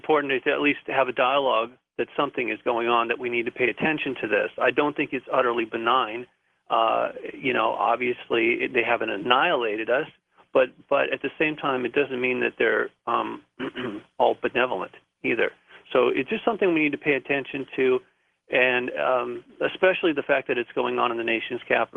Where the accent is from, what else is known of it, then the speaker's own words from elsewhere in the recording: Malibu, California, United States; Well, I was seeing things around where I grew up in Malibu and that I found to be rather curious.